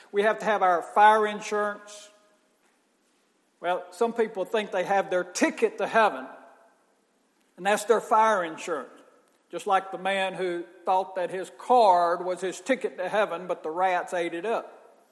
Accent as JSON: {"language": "English", "town": "Laurel", "country": "United States", "tie": "born or raised there", "said": "the youth group that I was raised with in Laurel."}